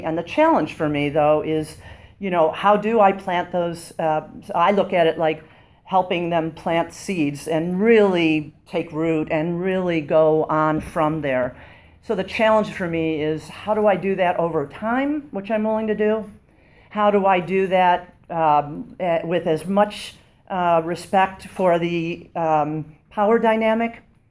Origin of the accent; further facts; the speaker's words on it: Detroit, Michigan, United States; born there; I was born in Detroit